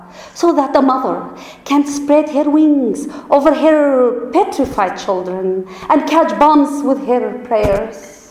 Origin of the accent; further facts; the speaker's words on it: Kurdistan Region, Iraq; now in Seattle, United States; I'm from Iraq. I'm from the Kurdish region, Kurdistan. Child of war, left in 1997, came to Seattle, fell in love with Seattle